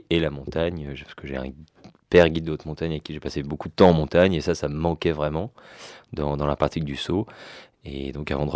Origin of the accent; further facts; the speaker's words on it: Chamonix, Auvergne-Rhône-Alpes, France; finalement tout reporté chez moi à Chamonix